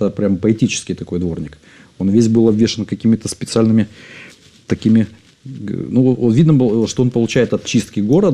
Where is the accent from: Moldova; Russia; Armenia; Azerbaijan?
Moldova; Tiraspol, Transnistria; Потому что я родом сам из Тирасполя, это Приднестровье, это рядом с Одессой практически, 100 километров буквально